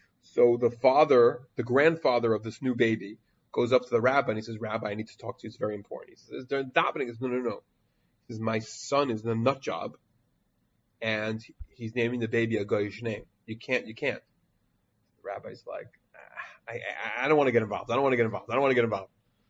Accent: Chicago, Illinois, United States; I'm from Chicago, and I'm naming my daughter after Michael Jordan

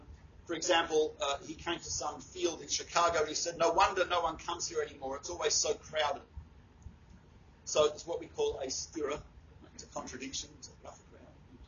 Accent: Australia; Being Australian, I'm not so used to walking on snow and ice, etc.

